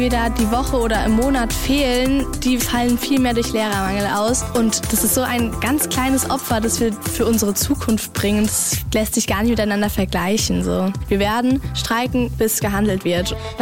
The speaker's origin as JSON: {"language": "German", "town": "Gustavsburg", "region": "Hesse", "country": "Germany", "said": "ich bin 16 Jahre alt und ich komme aus Gustavsburg."}